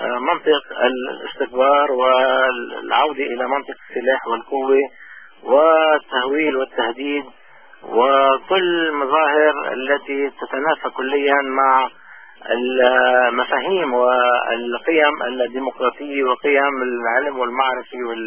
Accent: Lebanon; لذلك علينا كلبنانيين نكون واعيين لمخاطر كل ما يحدث في لبنان

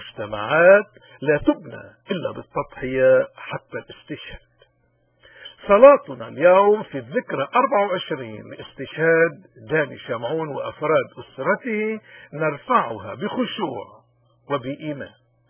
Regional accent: Lebanon; وما بنقدر إلا نكون كلبنانيين مؤمنين

